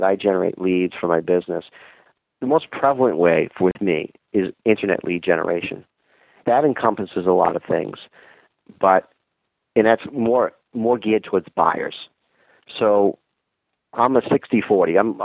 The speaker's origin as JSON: {"language": "English", "town": "Boston", "region": "Massachusetts", "country": "United States", "said": "I don't know anyone in Syracuse. I'm a guy from Boston."}